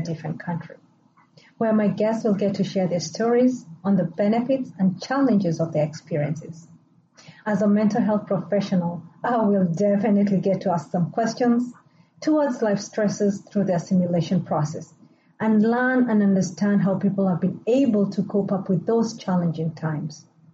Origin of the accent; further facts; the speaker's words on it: Kenya; I still do call my home country, Kenya, back home.